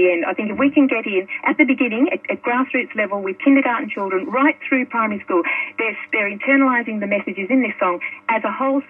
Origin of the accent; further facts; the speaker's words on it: England, United Kingdom; also born or lived in Ireland; because I was born in Ireland but lived in England.